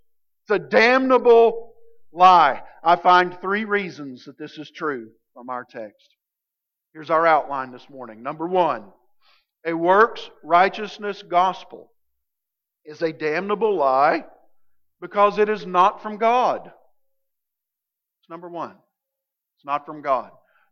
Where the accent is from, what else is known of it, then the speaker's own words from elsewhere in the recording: Appalachia, United States; accent: Southern Appalachian; I'm speaking English with Southern Appalachian dialect.